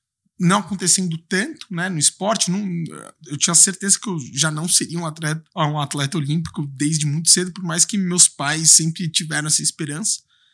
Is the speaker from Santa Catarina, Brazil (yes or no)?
no; São Paulo, Brazil; Eu sou da Moca, né? Então era perto também da minha casa.